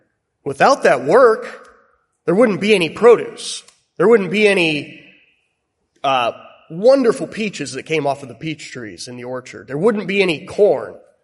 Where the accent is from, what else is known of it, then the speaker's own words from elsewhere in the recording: Iowa, United States; Not originally, I'm from Iowa, and I met another Iowan here.